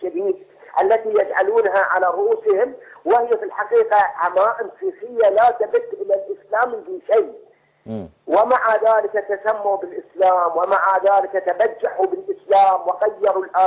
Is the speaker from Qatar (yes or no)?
yes; Qatar; حصل عندنا في قطر